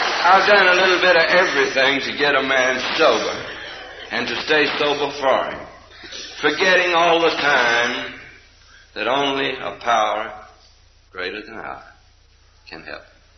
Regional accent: Spartanburg, South Carolina, United States; from Spartanburg, South Carolina.

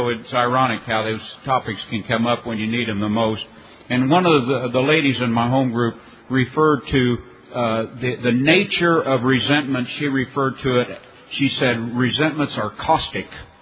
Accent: Indiana, United States; I'm from South Central Indiana area, Delegate Area 23

